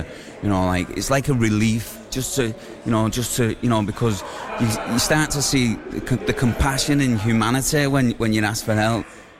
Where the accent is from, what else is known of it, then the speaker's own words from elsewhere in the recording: St Helens, North West England, United Kingdom; also born or lived in Liverpool; I stayed up there for quite a few years, and I loved the city, but St Helens is my hometown, you know, my roots are here, my family's here